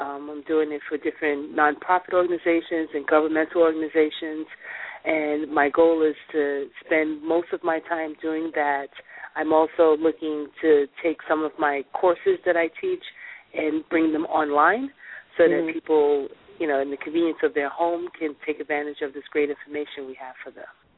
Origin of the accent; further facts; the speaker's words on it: New York City, New York, United States; Well, I'm from New York City.